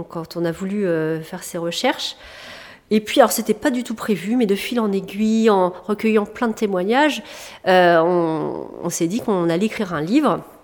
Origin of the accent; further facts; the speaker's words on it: Normandy, France; now in Rennes, France; je suis rennaise d'adoption, parce que je suis normande au départ.